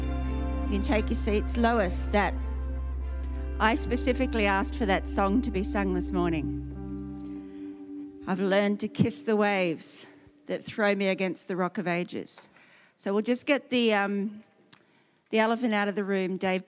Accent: Australia; moved away; I'm Australian.

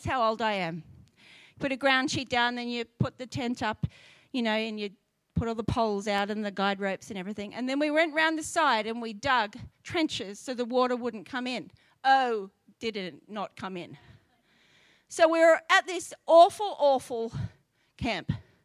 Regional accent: Australia; It's part of being Australian, the need to take the mick out of people.

